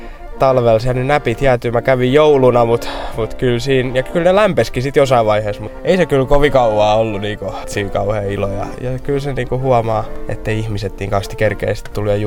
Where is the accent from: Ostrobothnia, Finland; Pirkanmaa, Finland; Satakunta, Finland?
Satakunta, Finland; Pori; mä sanoin, että totta kai mä oon Porista